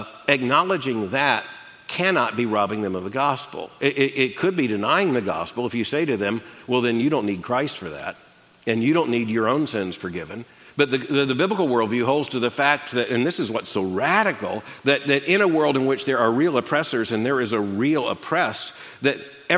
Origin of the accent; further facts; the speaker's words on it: the South, United States; I grew up in the South, born in the 1950s, though barely, and growing up in the 1960s.